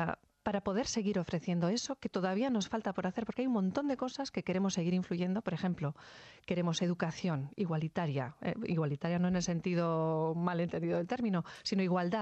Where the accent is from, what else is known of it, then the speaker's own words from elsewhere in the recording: Spain; preservando lo que somos desde el punto de vista simbólico como ciudadanos españoles, que no tenemos vergüenza de serlo